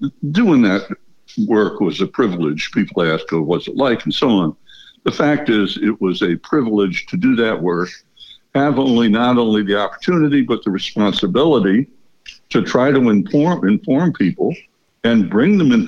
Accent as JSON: {"language": "English", "country": "United States", "tie": "born or raised there", "said": "as a kid born and raised in the United States, I'd never been behind the Iron Curtain at that point"}